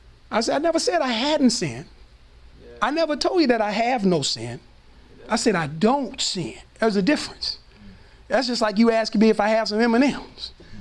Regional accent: Dallas, Texas, United States; Now, I didn't grow up in the same projects that he grew up in, but I'm from Oak Cliff. Okay? I'm from the hood side of Oak Cliff.

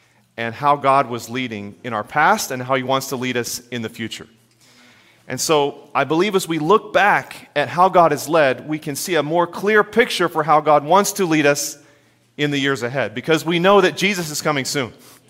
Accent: Chattanooga, Tennessee, United States; I grew up in Chattanooga, Tennessee. This is my home. I know we're in Georgia, but this is still Chattanooga area.

